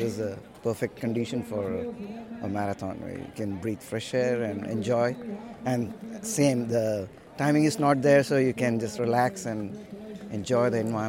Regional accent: Hyderabad, Telangana, India; Now, no, I'm from Hyderabad.

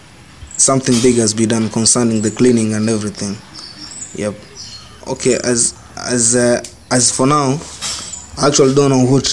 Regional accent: Kenya; now in Erode, India; I'm a Kenyan.

